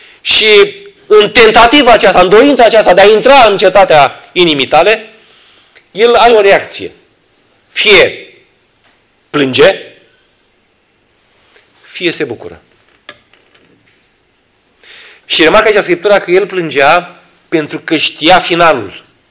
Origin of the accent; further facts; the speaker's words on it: Romania; Iar noi ca și români avem înjurături și drăcuieli care îl bagă pe Dumnezeu în ecuație cum nu poți explica.